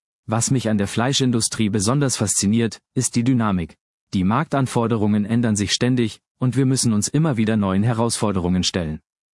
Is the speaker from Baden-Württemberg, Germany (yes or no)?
yes; Baden-Württemberg, Germany; Ich bin im Südschwarzwald aufgewachsen, wo Tradition und Qualität großgeschrieben werden.